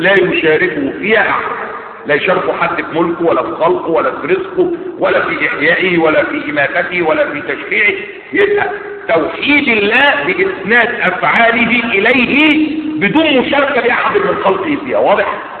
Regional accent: Egypt; اما اللي على الساحه عندنا في مصر هنا قالوا فلان وفلان

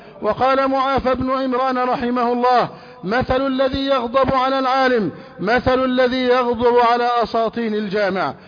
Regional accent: Egypt; بلدنا مصر

